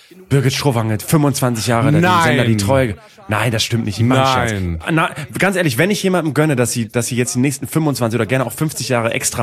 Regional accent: Vegesack, Bremen, Germany; muss ich an Fegesack denken, mein Heimatdorf, mein Heimatort, ein Stadtteil von Bremen, oder vielmehr ein Teil von Bremen Nord, was wiederum ein ausgelagerter Teil von Bremen ist, eigentlich eine Exklave, eigentlich eine andere Welt.

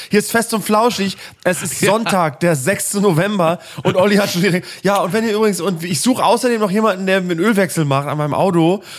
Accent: Northern Germany, Germany; als Norddeutscher ist das so, du merkst, es wird kalt draußen und der nächste Reflex in dir ist, okay, wann ist langsam Zeit für Grünkohl?

